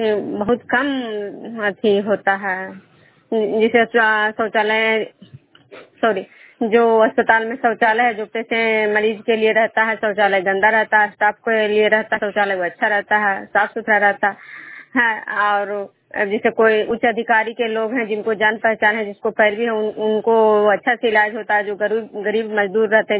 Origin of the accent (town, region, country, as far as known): Vishnupur, Bihar, India